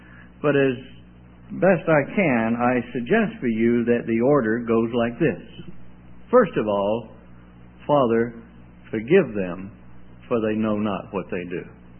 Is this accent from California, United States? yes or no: no; Mississippi, United States; moved away as an adult; now in Canada; I'm originally from Mississippi. I didn't get this accent in Canada. But I haven't lost it in Canada either. I've been up there since 1972.